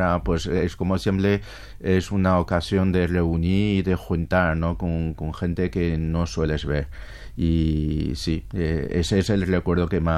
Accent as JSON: {"language": "Spanish", "region": "Beijing", "country": "China", "said": "Claro, yo soy de Pekín. Siempre decimos que los que somos de Pekín vivimos bajo los pies del emperador"}